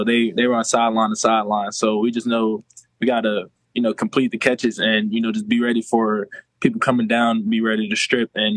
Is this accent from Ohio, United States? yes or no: no; Philadelphia, Pennsylvania, United States; I'm originally from Philadelphia.